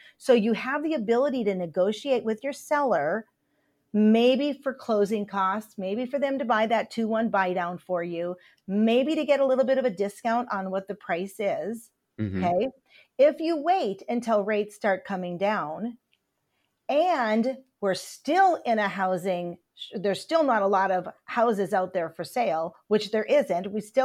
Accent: Michigan, United States; I grew up in Upper Michigan. We didn't play soccer.

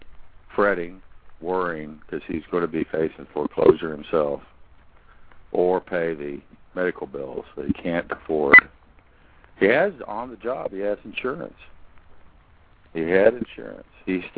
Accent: Leroy, Kansas, United States; I won't say the county, but it's down near my hometown, Leroy, Kansas

